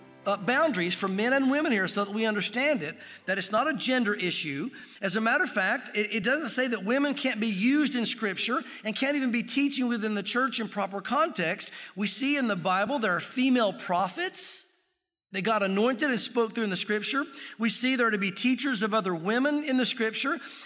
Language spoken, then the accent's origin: English; Southern US, United States; growing up in the South, I think some of the terminology gets used in different ways.